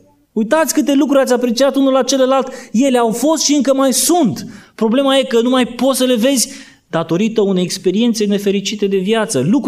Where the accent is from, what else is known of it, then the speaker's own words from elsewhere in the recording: Brăila, Brăila County, Romania; Eu sunt născut la oraș, crescut la oraș, sunt din Brăila de fel, dar bunicii mei au fost la țară